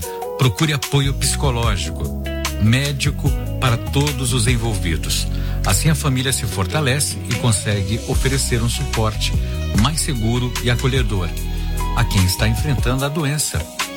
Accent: Paranaguá, Paraná, Brazil; sou de Paranaguá.

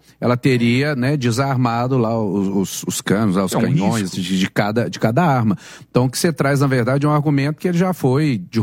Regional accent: Minas Gerais, Brazil; eu, que venho do interior de Minas Gerais

